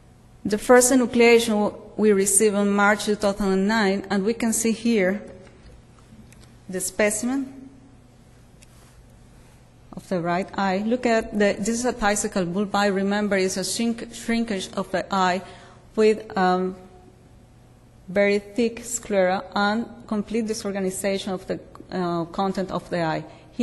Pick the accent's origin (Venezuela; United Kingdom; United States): Venezuela; English is a second language; As Dr. Abelardo said, I come from Venezuela.